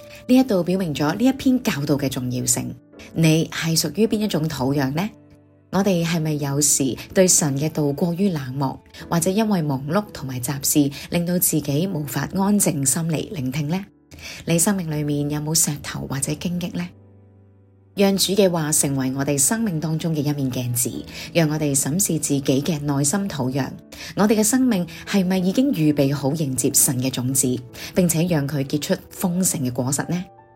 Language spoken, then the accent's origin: Chinese; China; 我们中国人很喜欢用田来比喻我们的心